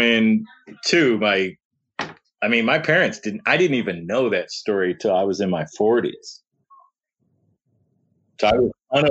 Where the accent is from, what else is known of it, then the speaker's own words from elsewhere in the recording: Detroit, Michigan, United States; I grew up in Detroit, born 2 weeks after the riots in 1967.